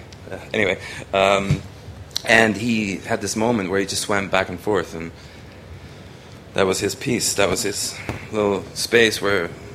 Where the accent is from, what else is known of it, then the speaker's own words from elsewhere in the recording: Hong Kong; now in Canada; maybe I grew up in Hong Kong and we don't see that many crazy people